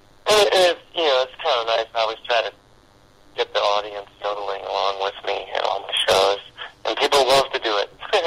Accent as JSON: {"language": "English", "town": "Detroit", "region": "Michigan", "country": "United States", "said": "And I'm from Detroit originally, so Joe Lewis kind of looms large in my memory."}